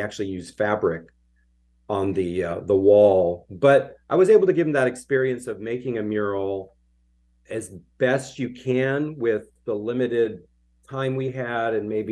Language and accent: English; Los Angeles, California, United States; especially growing up in Los Angeles in the 70s.